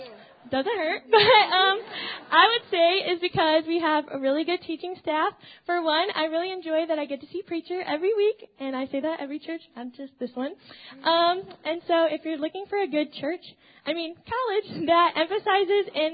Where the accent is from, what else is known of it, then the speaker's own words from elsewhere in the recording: Bourbonnais, Illinois, United States; I'm from Bourbonnais, Illinois, and I am a junior studying secondary education.